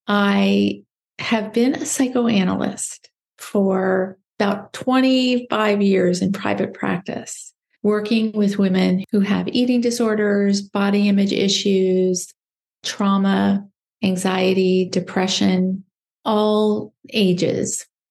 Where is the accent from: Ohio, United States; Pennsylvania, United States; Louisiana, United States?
Ohio, United States; Dayton; I'm from Dayton, Ohio, and my father was an obstetrician gynecologist, and I'm the oldest of four.